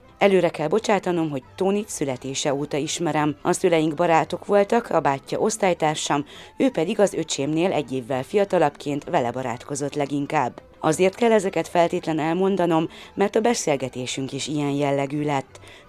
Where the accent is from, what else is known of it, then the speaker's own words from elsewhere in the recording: Gherla, Cluj County, Romania; hazautaztam szülővárosomba, Szamosújvárra